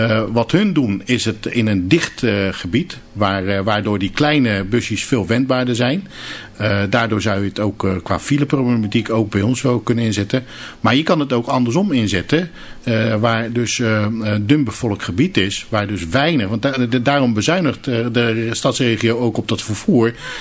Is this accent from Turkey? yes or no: yes; Turkey; ik kom uit Turkije